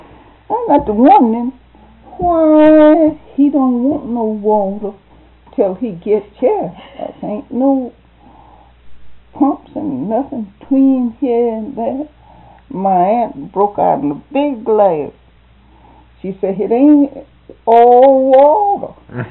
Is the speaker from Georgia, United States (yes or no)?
yes; Grays, Georgia, United States; But when I grew up, I was brought up in Jones County at Grays, Georgia. That was the county seat of Jones, Grays.